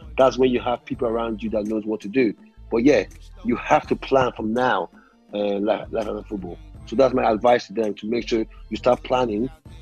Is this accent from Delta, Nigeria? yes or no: yes; Warri, Delta, Nigeria; also born or lived in London; But to be honest with you, I grew up in Warri. I grew up in Nigeria. I'm more of a Nigerian boy. But yeah, my family's in London.